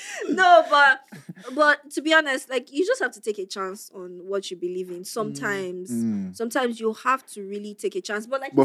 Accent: Mushin, Lagos, Nigeria; Because I was born in Mushi. I grew up in Mushi.

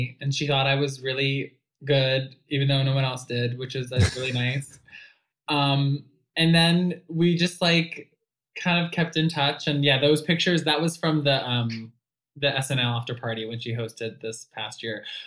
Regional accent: Long Island, New York, United States; and I grew up on Long Island, so I went into the city with my friend

